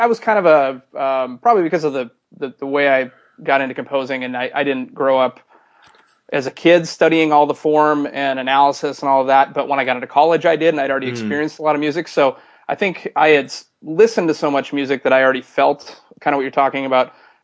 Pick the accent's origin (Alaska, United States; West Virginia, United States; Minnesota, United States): Minnesota, United States; Minneapolis; And then I grew up in Minneapolis, and there was a great music scene there